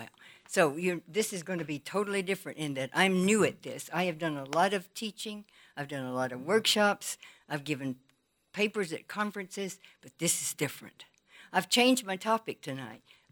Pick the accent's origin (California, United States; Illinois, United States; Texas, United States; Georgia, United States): Georgia, United States; I too grew up in the South. I grew up in Georgia, in the rural South.